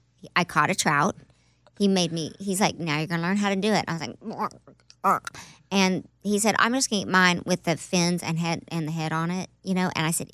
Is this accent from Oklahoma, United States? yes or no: yes; Oklahoma, United States; Well, yeah, because I grew up in Oklahoma